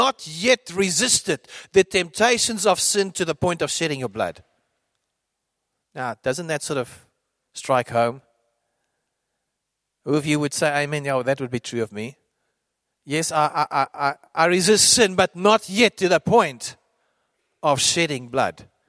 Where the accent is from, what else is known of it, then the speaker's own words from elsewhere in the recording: Randburg, Gauteng, South Africa; I grew up in Randburg, so I was in Fontainebleau Law School and Hoërskool Randburg to begin with.